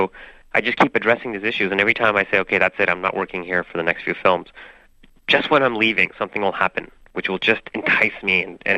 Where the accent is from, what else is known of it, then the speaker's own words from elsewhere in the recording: Toronto, Ontario, Canada; born there; I was born in Toronto, in Canada, my parents are from India, I spoke the language growing up, so I had that kind of connection.